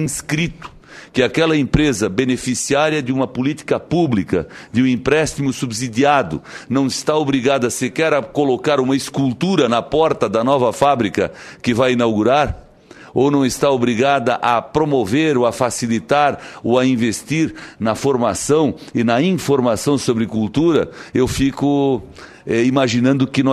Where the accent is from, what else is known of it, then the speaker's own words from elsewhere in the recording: Santa Catarina, Brazil; Eu sou de Santa Catarina, ministra